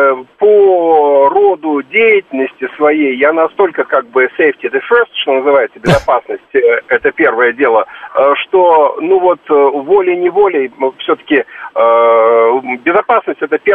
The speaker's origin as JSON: {"language": "Russian", "region": "Saint Petersburg", "country": "Russia", "said": "Я там сам из Питера, в те края там знаю."}